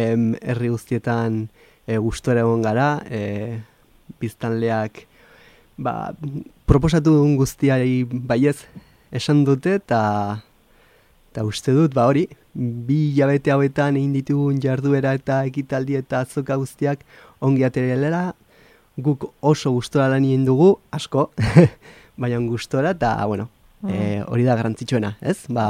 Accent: Pamplona, Navarre, Spain; Bai, bueno, ni Iruñakoa naiz, gertu bizi naiz, bai.

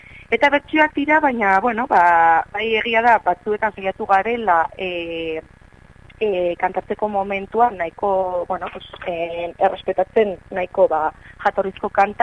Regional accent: Villava, Navarre, Spain; Atarrabeakoa gara biak, ezaguna gara, lagunak ere.

